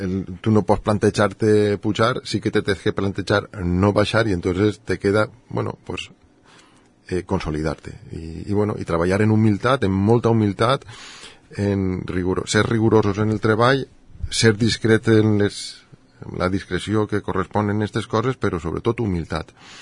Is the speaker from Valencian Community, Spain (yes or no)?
yes; Gandia, Valencian Community, Spain; a mi m'encanta dir que sóc gandià